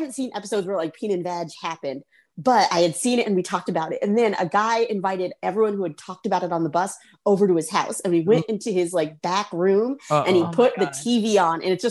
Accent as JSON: {"language": "English", "town": "Charlotte", "region": "North Carolina", "country": "United States", "said": "So I am from Charlotte, North Carolina."}